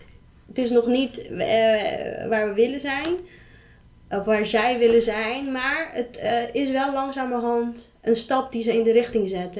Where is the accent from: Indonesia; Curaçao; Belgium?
Curaçao; Ja, ik kom dan zelf niet uit Bonaire. Ik kom dan uit Curaçao.